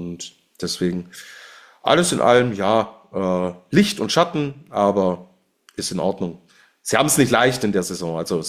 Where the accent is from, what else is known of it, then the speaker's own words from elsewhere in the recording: Switzerland; als Schweizer Skifan freue ich mich natürlich